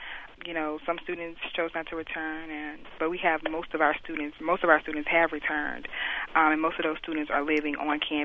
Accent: Baton Rouge, Louisiana, United States; I attended Louisiana State University. I'm originally from Baton Rouge, so I chose to go there and get a different university experience.

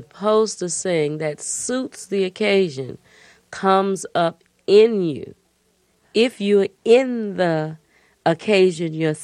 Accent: Albany, Georgia, United States; I grew up in Albany. I never knew that there was anything different about the choral congregational style in Albany.

